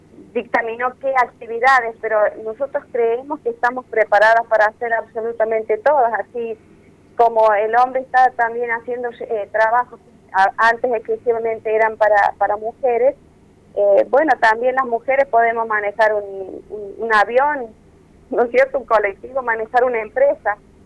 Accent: Santa Rosa de Conlara, San Luis, Argentina; fue muy lindo para mi pueblo porque estuvo presente mi pueblo allí, Santa Rosa Alconlara.

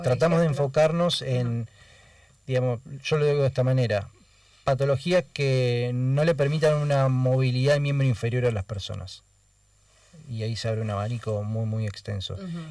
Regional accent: Oro Verde, Entre Ríos, Argentina; yo vengo de Oro Verde. O sea, desde un rincón de la Argentina

